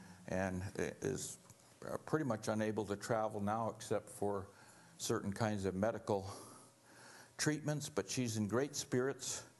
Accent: Alaska, United States; most people don't know me. I'm from Alaska, so the word isn't around. There's a short Inuit man who can share stuff with you.

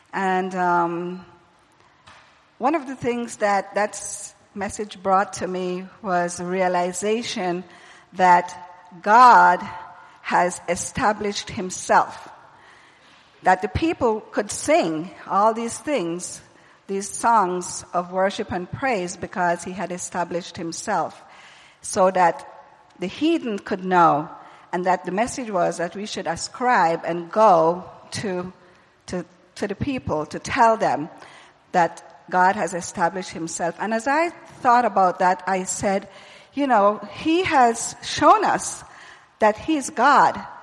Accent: Belize; born there; also born or lived in America; 12 of those years, I worked in Belize as a missionary. And Belize is my birth country. I was born in Belize. I lived more years in America than I lived in Belize.

